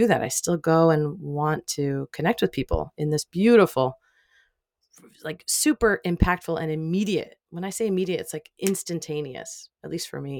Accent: United States; So I do sometimes have to catch myself as an American, as an Italian American, of like, I just want to grab you, you know?

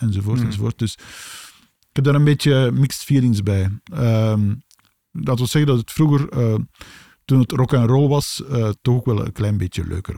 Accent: Aalst, Flanders, Belgium; Ik ben van Aalst.

